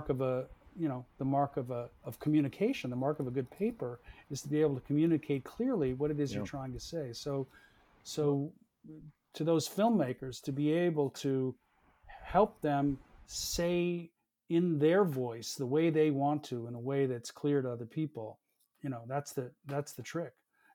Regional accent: Japan; I grew up in Japan, as you know, partly

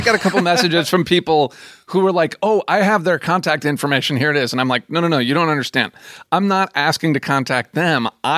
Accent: St. Louis, Missouri, United States; I grew up in St. Louis, Missouri, or just outside St. Louis in the suburbs. I'm the youngest of six.

